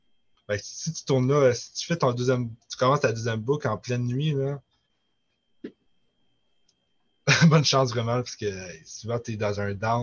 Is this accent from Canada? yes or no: yes; Quebec, Canada; comme je viens du Témiscamingue, pour ça, ça s'appelle Témis Ultra. Puis il n'y avait pas de course en sentier dans mon bout.